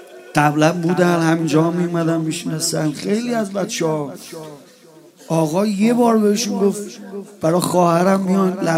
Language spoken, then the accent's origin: Persian; Iran; born there